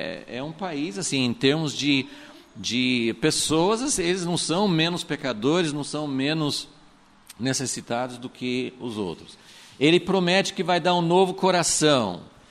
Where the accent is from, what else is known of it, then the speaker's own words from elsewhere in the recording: United States; moved away; eu cresci, né, nos Estados Unidos